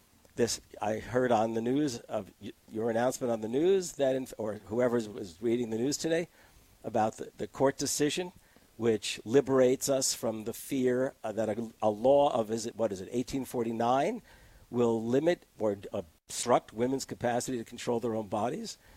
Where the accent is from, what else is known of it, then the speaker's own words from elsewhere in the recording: New York, United States; I mean, I know the Upper West Side, but it's because I grew up in the New York area.